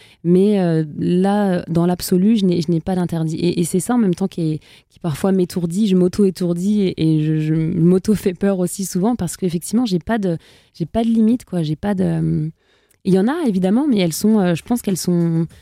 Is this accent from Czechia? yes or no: no; Trappes, Île-de-France, France; j'ai grandi à Trappes avec une mère qui travaillait et qui travaille toujours à la caisse des allocations familiales, donc pas du tout dans un univers musical.